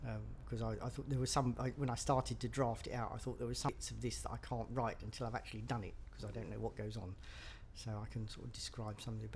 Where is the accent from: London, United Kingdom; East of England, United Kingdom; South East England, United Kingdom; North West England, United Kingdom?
London, United Kingdom; now in Suffolk, United Kingdom; I was born on the 21st of April in 1952. And I was originally from London, was born in London, but I've since moved to Suffolk, which is where I came from today.